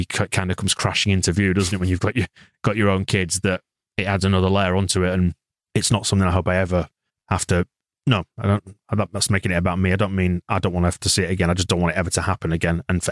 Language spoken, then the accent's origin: English; Bradford, Yorkshire and the Humber, United Kingdom; It's a very distant memory, but I was in Bradford. I'm from Bradford.